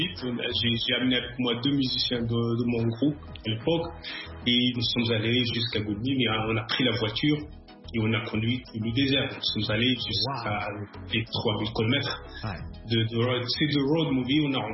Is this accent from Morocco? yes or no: yes; Guelmim, Guelmim-Oued Noun, Morocco; born there; on a présenté les résultats de cette rencontre avec ces musiciens à ma ville natale, Gulmim.